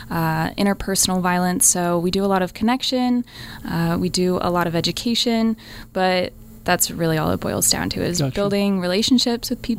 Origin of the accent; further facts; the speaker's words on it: Colorado, United States; moved away as an adult; also born or lived in Fargo; now in Enid, United States; So I am originally born and raised in Colorado, and then I went to Fargo, North Dakota for a little adventure. And then I moved here in January.